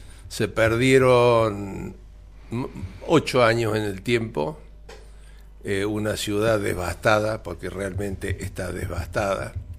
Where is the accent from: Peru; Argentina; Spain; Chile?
Argentina; Cosquín, Córdoba; el retraso que ha tenido esta comunidad, mi pueblo, Cosquín, no tiene precedentes